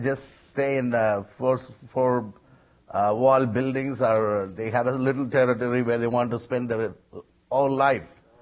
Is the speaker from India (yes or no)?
yes; Madurai, Tamil Nadu, India; I come from a city called Madurai